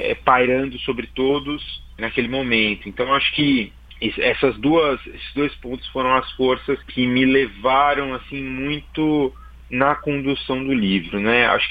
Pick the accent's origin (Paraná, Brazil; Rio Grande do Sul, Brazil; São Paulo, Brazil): São Paulo, Brazil; Eu moro aqui em São Paulo, né? Sou paulistano e nasci aqui e me criei aqui na zona leste de São Paulo, aqui na Coab 1, que fica ali em Pedro Alvim, Itaquera, né?